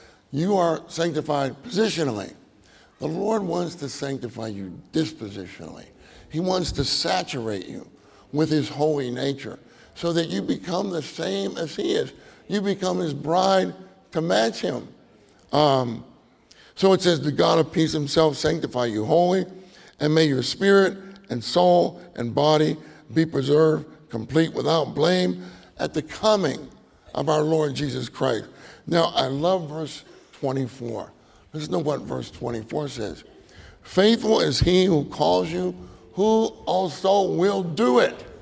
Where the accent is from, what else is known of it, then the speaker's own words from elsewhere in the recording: Pennsylvania, United States; moved away; I'm from Pennsylvania. I moved to Texas.